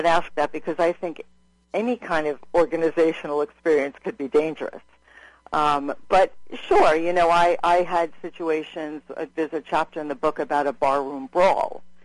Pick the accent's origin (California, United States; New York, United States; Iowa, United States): New York, United States; New York City; I grew up on the Lower East Side during a kind of tumultuous time